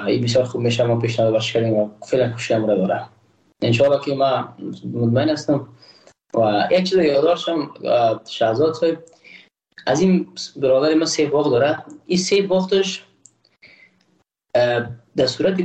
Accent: Afghanistan; ما روزبلاک پشتون نیستم، ما یک افغان هستم

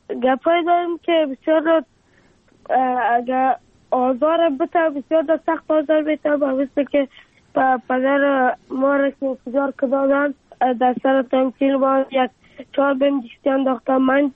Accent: Afghanistan; افغانستان و وطن خودم

